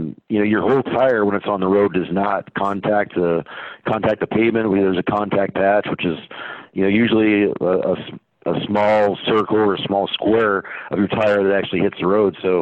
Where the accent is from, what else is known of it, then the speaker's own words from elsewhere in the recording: Colorado, United States; I'm originally from Colorado, so I've been dealing with, winter my whole life in the business.